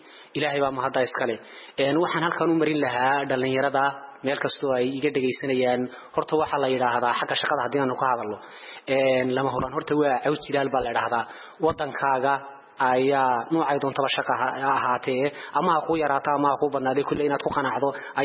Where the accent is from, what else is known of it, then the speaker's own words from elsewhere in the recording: Borama, Awdal, Somalia; anigu dugsiga deegaan ahaan waxaan ka soo jeedaa magaalada Buurame